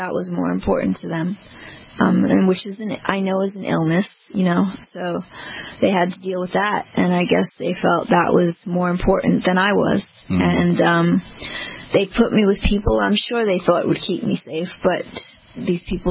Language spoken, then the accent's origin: English; Beverly Hills, California, United States; I grew up in Beverly Hills, you know, a rich girl.